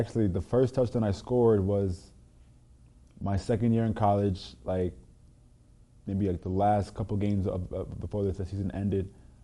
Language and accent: English; Cedar Grove, New Jersey, United States; So I was born in Jersey. A big town actually called Jersey City was where I was born. I grew up in a small town called Cedar Grove in New Jersey. Small town, not really, not much going on, but we took pride in, you know, where we grew up.